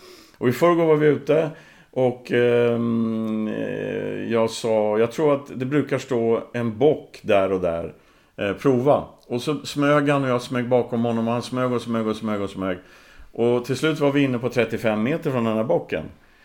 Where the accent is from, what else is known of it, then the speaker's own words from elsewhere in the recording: Värmland, Sweden; Nej, men när jag var barn i Värmland, alltså, det var aldrig problem med återgång.